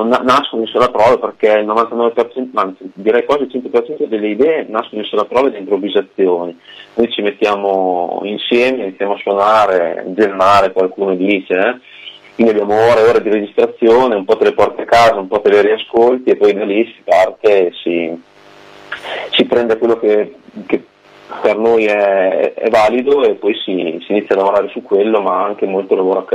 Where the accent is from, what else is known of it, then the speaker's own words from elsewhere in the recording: Emilia-Romagna, Italy; io sono della valle dell'Appennino emiliano.